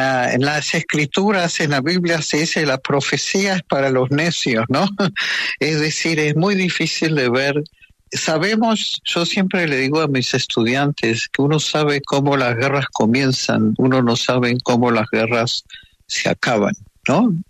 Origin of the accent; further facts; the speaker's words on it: Argentina; moved away as an adult; lo digo como judío argentino, ¿no? Yo me mudé aquí hace 46 años